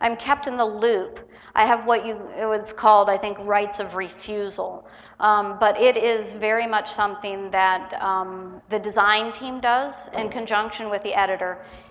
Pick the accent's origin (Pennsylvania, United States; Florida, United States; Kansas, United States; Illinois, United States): Florida, United States; moved away as an adult; now in Minnesota, United States; I grew up in Florida, and I moved to Minnesota when I was 30 years old